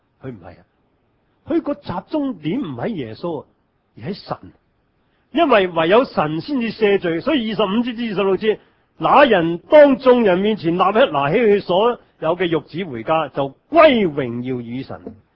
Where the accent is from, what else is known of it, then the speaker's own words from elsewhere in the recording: China; 其实唔单止犹太人系咁，我哋中国人都系咁。